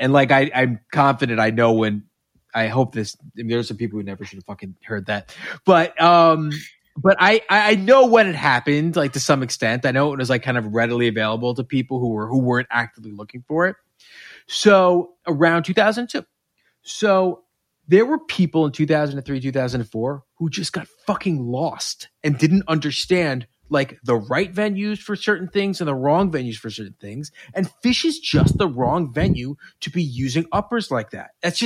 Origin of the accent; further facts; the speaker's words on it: New York, United States; I was I'm from New York. I went to camp. I'm friends with a lot of Jews. I am Jewish.